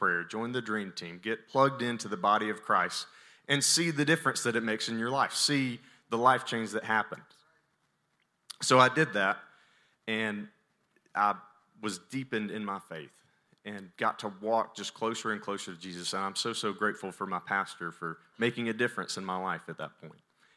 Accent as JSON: {"language": "English", "town": "Birmingham", "region": "Alabama", "country": "United States", "tie": "born or raised there", "accent": "southern", "said": "I am from Birmingham, Alabama, if you can't tell. And if you can't tell, then you're with me in this southern accent. So I grew up in Birmingham, Alabama, grew up in church, raised in church"}